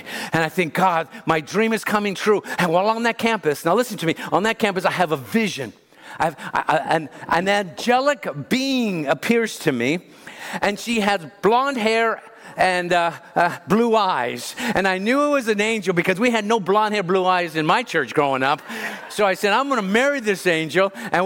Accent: Pacoima, California, United States; Now, you have to be from Pacoima to tell that story. And I am from Pacoima.

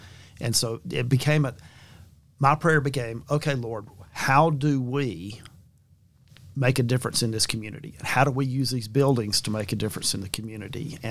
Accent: Alabama, United States; So when I was a kid growing up in South Alabama, I had family that lived in the Birmingham area.

